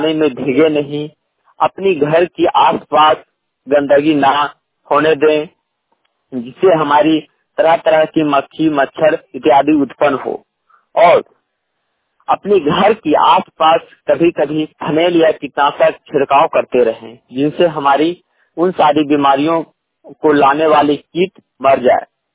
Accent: Barkagaon, Jharkhand, India; बड़कागांव हजारीबाग झारखंड के निवासी हूँ।

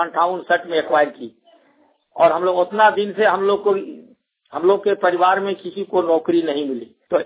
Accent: Jinori, Jharkhand, India; मैं जैसे जिनोरी गांव का रहने वाला हूं, प्रखंड चंद्रपुरा।

